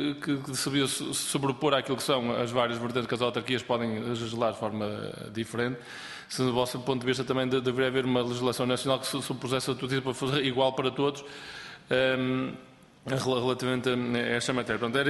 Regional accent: Barcelos, Norte, Portugal; Eu sou de Barcelos, portanto, conheço um espaço muito bem preparado em Esposende

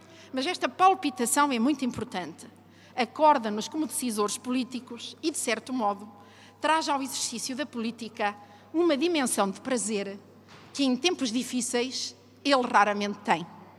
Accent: North, Portugal; Eu sou do Norte, não sou minhota e recebi, em parte, uma cultura que ainda se aparenta com a cultura minhota.

